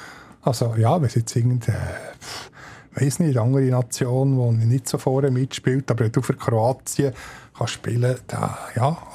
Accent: Bern, Switzerland; Also vielleicht nicht mir als Berner.

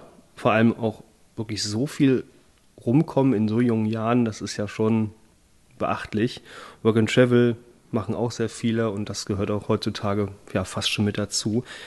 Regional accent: North Rhine-Westphalia, Germany; Also ich komme ja selber aus dem Rheinland, auch Kölner Gegend.

